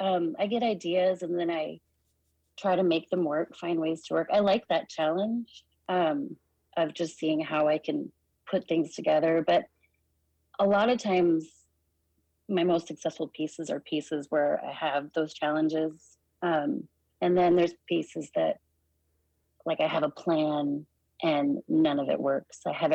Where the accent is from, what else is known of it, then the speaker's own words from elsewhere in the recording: Fort Yukon, Alaska, United States; now in Fairbanks, United States; I'm from Fort Yukon and Gwich'in, and now I live in Fairbanks with my family.